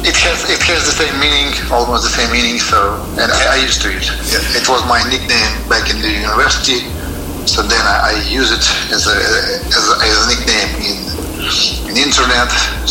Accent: Ukraine; born there; English is a second language; I was born in Ukraine and live here now.

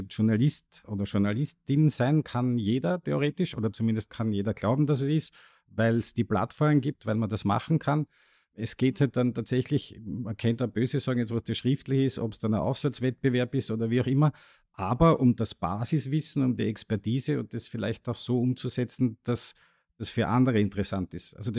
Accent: Austria; am einfachsten geht es bei uns in Österreich immer mit dem Beispiel Tennis, mit Thomas Muster und Dominik Thiem

